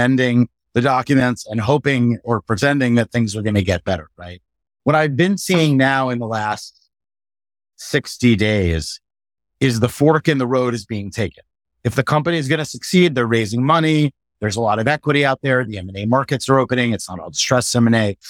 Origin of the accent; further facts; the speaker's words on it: East Coast, United States; moved away as an adult; now in San Diego, United States; I grew up on the East Coast, went to college and law school on the East Coast.